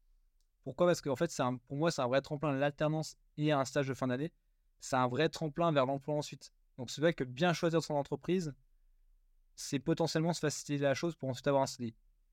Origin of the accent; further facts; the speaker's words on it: Strasbourg, Grand Est, France; moi je suis strasbourgeois à la base. J'étais recruté sur les bureaux près de Paris. Maintenant, on m'a offert une opportunité de descendre dans les bureaux qui ont ouvert dans le sud